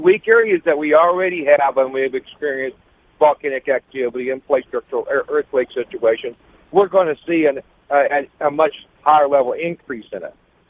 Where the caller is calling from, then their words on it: Sacramento, California, United States; I'm calling you right now, George, from Sacramento, California.